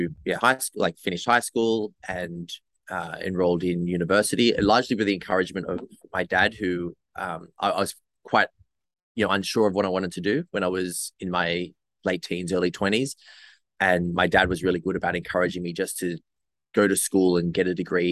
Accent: New South Wales, Australia; also born or lived in Newcastle; Now I Australian. I grew up on. Well, I was born in Newcastle. I moved to the Central Coast. Well, I was moved to the Central Coast when I was three. Was no choice of my own, I guess. And we lived here for my entire adolescence and teenage years, on the Central Coast, New South Wales.

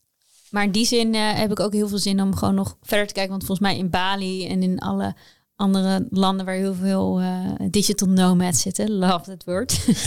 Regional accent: The Hague, South Holland, Netherlands; moved away as an adult; now in Amsterdam, Netherlands; Ik kom uit Den Haag en ik ben naar Amsterdam gegaan.

